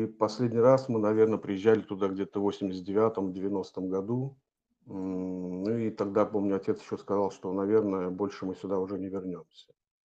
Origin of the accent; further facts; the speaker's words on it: Chertovshchina, Smolensk Oblast, Russia; мое детство, оно проходило в Шумяческом районе. Это нынешняя Смоленская область. В такой деревне, как Чертовщина. Сейчас она называется Дружба. Это буквально несколько километров от границы с Белоруссией.